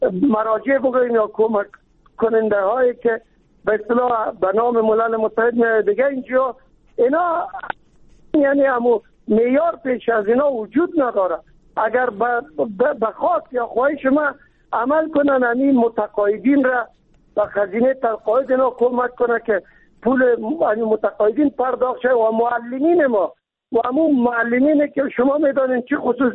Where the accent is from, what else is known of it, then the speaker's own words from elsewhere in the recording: Kabul, Afghanistan; ما چون خود از کابل هستیم